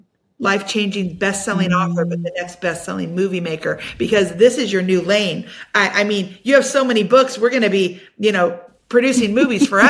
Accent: United States; "Hi, I'm from America.

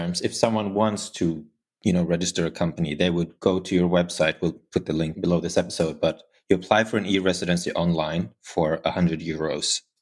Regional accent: Norway; now in United States; I'm from Norway, but I live in the US

